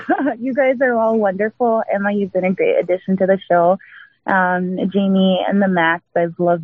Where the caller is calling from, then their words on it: U.S. Virgin Islands; I'm calling from the U.S. Virgin Islands.